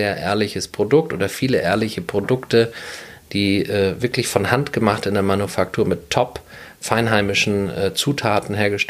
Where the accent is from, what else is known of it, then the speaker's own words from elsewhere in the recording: Schleswig-Holstein, Germany; also born or lived in Bavaria; Ja, ich bin in der Tat auf der Insel geboren, in der Nordseeklinik, nicht zu verwechseln mit der Schwarzwaldklinik. Und bin der Erste bei uns aus der Familie, wie ich ja erwähnte. Meine Familie ist ja hierher geflohen sozusagen.